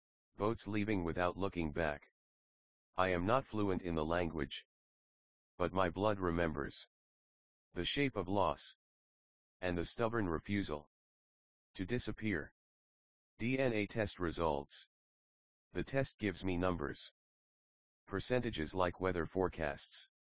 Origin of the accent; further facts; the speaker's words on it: Berkeley, California, United States; I have a tangled family history. I grew up in Berkeley, California.